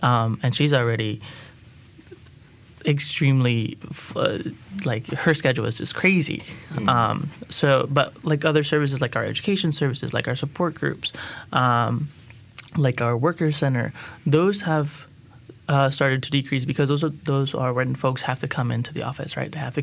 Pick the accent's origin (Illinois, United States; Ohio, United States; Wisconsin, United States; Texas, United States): Texas, United States; now in North Carolina, United States; I work for El Centro Hispano as a community engager and advocacy manager. I grew up in South Texas, and I coming into North Carolina for educational purposes